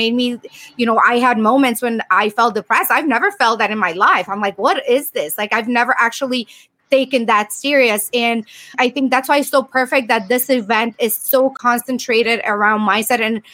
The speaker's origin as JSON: {"language": "English", "country": "Romania", "second_language": "English", "moved": "as an adult", "lives_now": "United States", "said": "I am from Romania. I came to US with, you know, $100 in my pocket, basically no money, no English."}